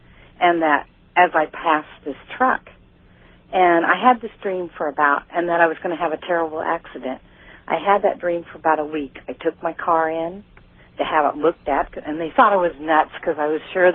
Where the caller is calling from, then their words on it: Omaha, Nebraska, United States; Omaha, Nebraska.